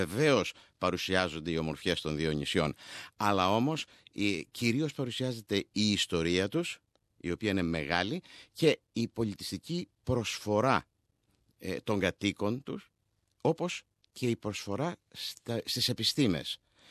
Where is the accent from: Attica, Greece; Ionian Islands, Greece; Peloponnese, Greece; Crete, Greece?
Ionian Islands, Greece; παρότι είμαι Κεφαλονίτης, δεν τα ήξερα.